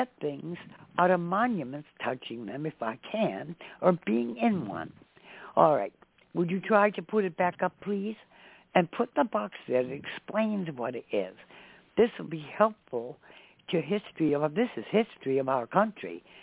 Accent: United States; I am an American

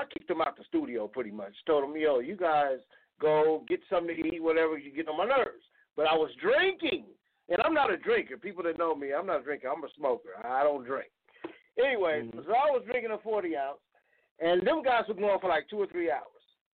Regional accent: Sun Village, California, United States; I'm like, no, dude, I'm from L.A. You want to be more, you know, specific? I'm from Sun Village, California. I'm out here in the middle of the desert.

